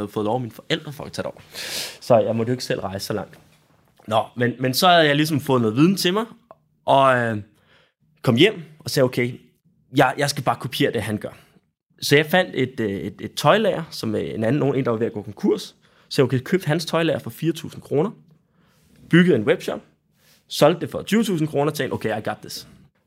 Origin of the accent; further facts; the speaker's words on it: Central Denmark Region, Denmark; Jeg er opvokset i Vestjylland